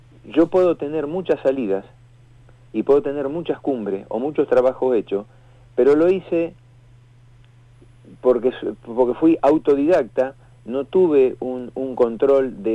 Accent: General Roca, Río Negro, Argentina; soy de Roca, imagínate que los conozco de prácticamente toda la vida

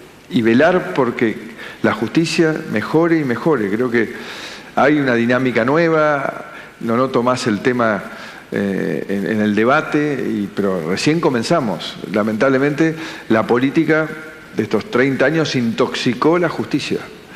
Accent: Argentina; soy el único argentino que creo que cuando pierde la selección vota por Brasil en el Mundial

